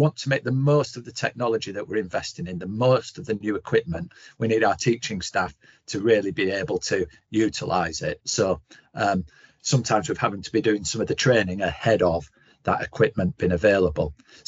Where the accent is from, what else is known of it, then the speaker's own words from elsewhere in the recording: Yorkshire and the Humber, United Kingdom; accent: Yorkshire; they both sound exactly the same in my Yorkshire accent.